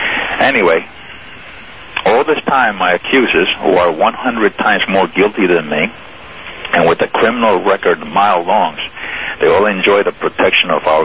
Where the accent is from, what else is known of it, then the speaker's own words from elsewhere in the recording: Cuba; now in United States; we immigrated to this country from Cuba, a communist regime, and we were looking for political freedom